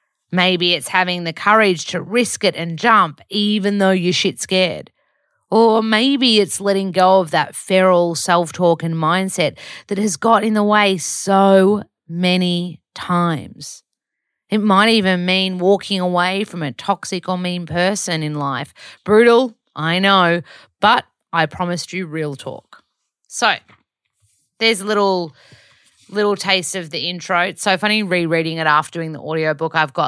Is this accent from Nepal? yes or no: no; Australia; I'm white. I am a heterosexual cis woman. I'm Australian.